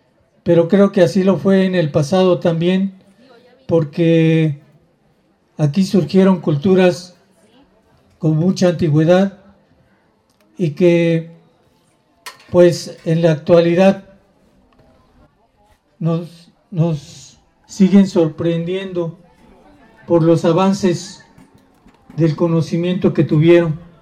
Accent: Oaxaca, Mexico; a pesar de que soy oaxaqueño, vallisto

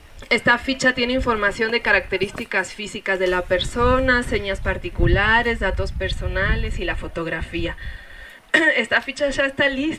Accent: San Luis Potosí, Mexico; también vengo de San Luis

